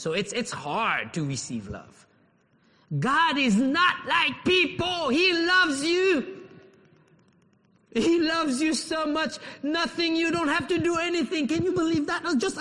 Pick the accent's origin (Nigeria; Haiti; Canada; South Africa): Haiti; now in United States; as an American, as a Haitian, I am limited. I cannot go in every country I want. Yeah, as a Haitian.